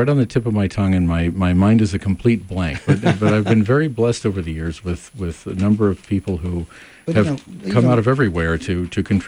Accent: San Diego, California, United States; Now, I was born in San Diego, raised in San Diego, and lived my life in San Diego.

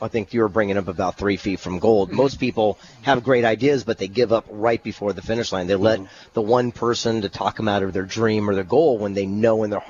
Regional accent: La Jolla, California, United States; I actually mentor inner city kids here in my hometown.

